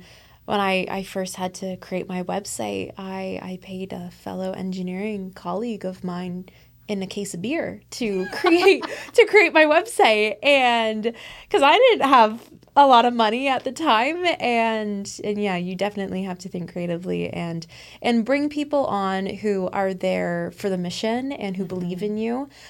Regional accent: Hamilton, Ontario, Canada; he actually asked me, where are you from? And then I said, Hamilton. And I hope Shaq knows where Hamilton is. I hope I put Hamilton on the map for him.

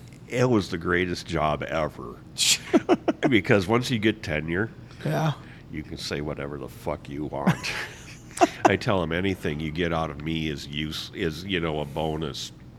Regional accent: Milwaukee, Wisconsin, United States; I grew up in Milwaukee next door to a kid who, he was my best friend

